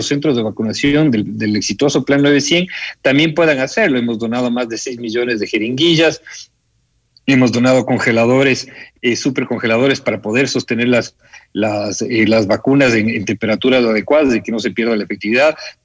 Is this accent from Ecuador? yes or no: yes; Ecuador; no hay quien nos pare como ecuatorianos, ¿no?